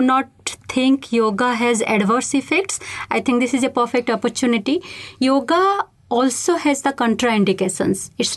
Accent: India; So I come from India.

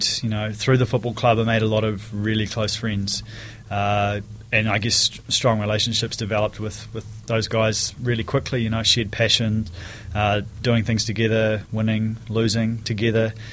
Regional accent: Dunedin, Otago, New Zealand; when I was a young fella growing up in Dunedin, I actually played rugby

